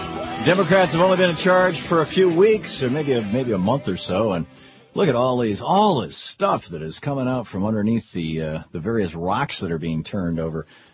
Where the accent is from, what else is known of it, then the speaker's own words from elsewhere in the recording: Grand Rapids, Michigan, United States; born there; Yeah, I was born in Grand Rapids, but my dad was from Grand Rapids, Newego, actually, and my mom from Charlevoix, and I've spent a lot of time up there.